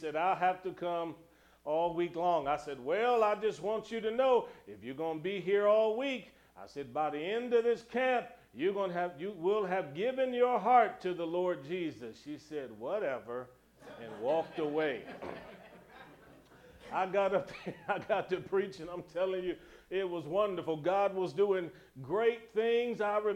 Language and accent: English; Cleveland, Ohio, United States; I'm from born and raised in Cleveland, Ohio. You don't have to tell me twice.